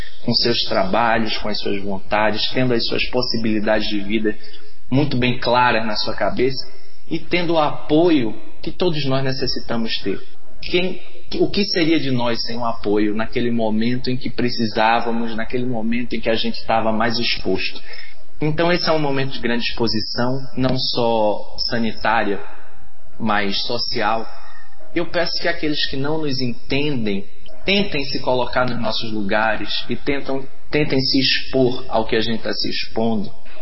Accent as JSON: {"language": "Portuguese", "town": "Recife", "region": "Pernambuco", "country": "Brazil", "tie": "born there", "said": "Quando eu nasci, lá em Recife, criança"}